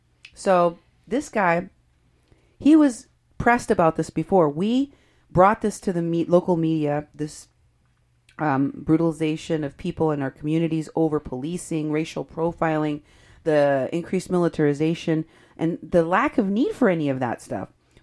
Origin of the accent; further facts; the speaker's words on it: Iowa, United States; People from Iowa. That's my home state.